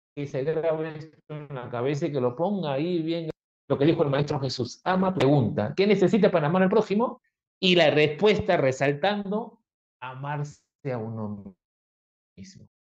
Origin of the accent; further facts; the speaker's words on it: Peru; Y como peruano, tengo que exhortar a la mayoría de nuestros compatriotas de que el orden no lo van a encontrar fuera.